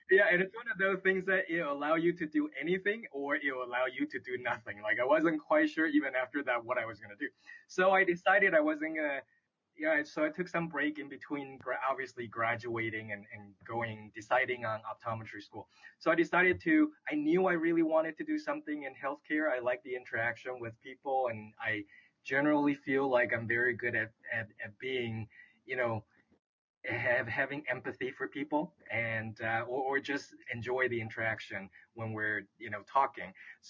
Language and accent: English; Vancouver, British Columbia, Canada; I grew up in Vancouver, Canada.